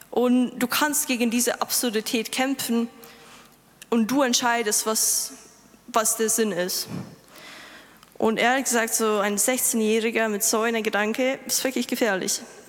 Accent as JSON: {"language": "German", "town": "Vilnius", "region": "Vilnius County", "country": "Lithuania", "second_language": "German", "lives_now": "Ulm, Germany", "said": "Ich komme aus Litauen. Wer weiß, wo Litauen ist? Bitte, komm. Ja, perfekt. Ich komme von der Hauptstadt Vilnius."}